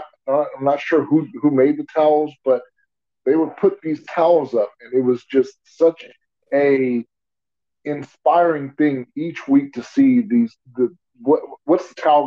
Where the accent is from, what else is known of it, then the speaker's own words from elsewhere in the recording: Texas, United States; And then as I got older, because I'm from Texas, I kind of, drifted towards the Houston Oilers